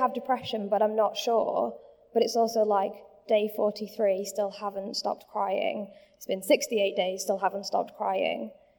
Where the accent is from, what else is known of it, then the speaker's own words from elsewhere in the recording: Manchester, North West England, United Kingdom; moved away as an adult; also born or lived in Southampton; now in Maidstone, United Kingdom; I'm from Manchester originally. 6 years ago, I moved to Southampton to university to study physics, and now I live in Kent, and I'm a medical physicist.